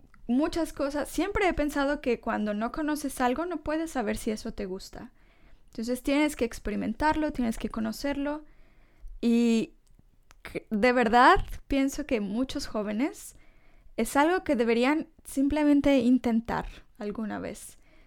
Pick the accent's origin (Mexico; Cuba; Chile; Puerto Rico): Mexico; que soy mexicana, que estoy acostumbrada a cierta dieta